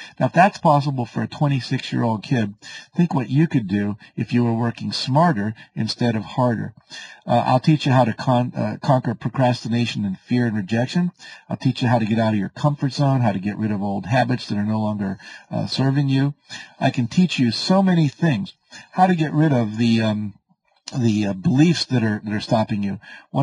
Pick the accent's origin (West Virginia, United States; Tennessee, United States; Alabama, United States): West Virginia, United States; now in California, United States; I live in the southern coast of California, overlooking the ocean. I grew up in West Virginia where life wasn't like that, I can tell you.